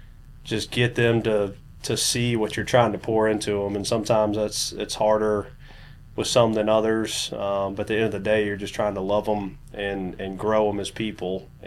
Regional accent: Columbia, United States; Yeah, born and raised in Columbia.

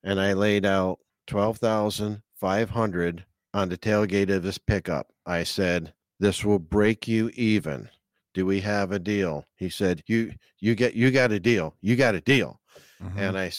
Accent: New York, United States; He was from Massachusetts. I'm from New York.

